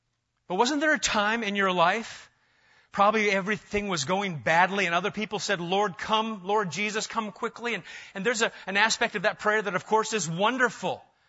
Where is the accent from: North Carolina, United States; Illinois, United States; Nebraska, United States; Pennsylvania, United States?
Nebraska, United States; For instance, I grew up in Nebraska, and we just as soon beat up gay people.